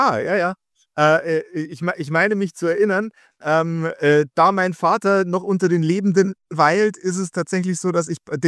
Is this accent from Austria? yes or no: no; Regensburg, Bavaria, Germany; born there; tatsächlich bin ich in Regensburg geboren